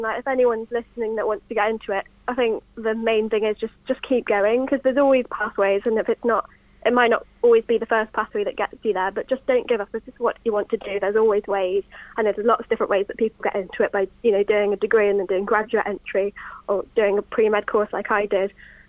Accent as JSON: {"language": "English", "region": "West Midlands", "country": "United Kingdom", "said": "So I am originally from Shropshire. That's where my family live."}